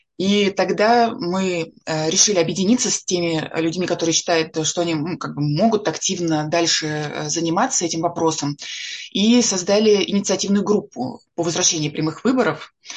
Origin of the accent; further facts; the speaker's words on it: Rzhev, Tver Oblast, Russia; also born or lived in Krasnoyarsk; Я родилась в Красноярске. Переехали потом мы с семьей в Ржев. Это родной город моей мамы. Потом я здесь закончила, соответственно, школу.